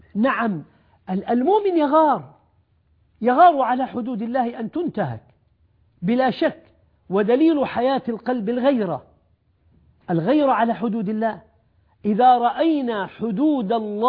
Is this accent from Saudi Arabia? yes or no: yes; Saudi Arabia; عندنا في المملكة العربية السعودية